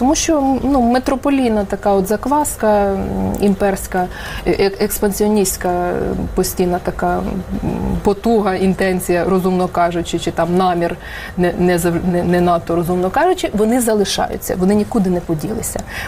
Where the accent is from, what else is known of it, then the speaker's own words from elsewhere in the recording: Kyiv, Ukraine; ми, кияни, начебто, ті люди, які більше можливостей мають їздити кудись